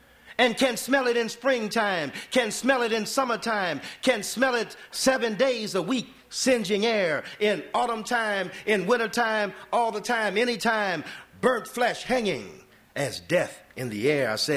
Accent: St. Louis, Missouri, United States; now in New York, United States; I grew up on Delmore and Leonard, which is right down here, and I want to read these two. I want to read about 5 poems about St. Louis and read a few more about New York, where I live now, in Manhattan.

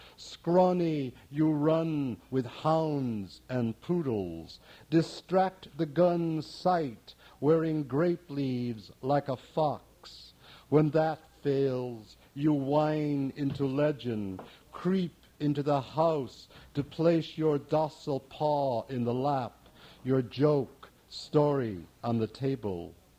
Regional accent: New York, United States; born or raised there; now in Brooklyn, United States

